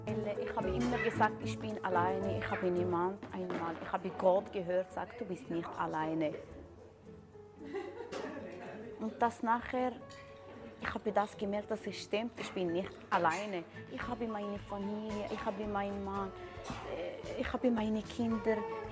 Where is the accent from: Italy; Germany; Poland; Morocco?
Morocco; German is a second language; Ich komme aus Marokko.